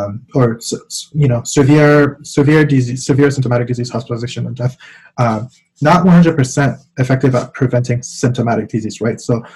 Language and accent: English; Cameroon; now in United States; I grew up in Cameroon before I moved here to the United States.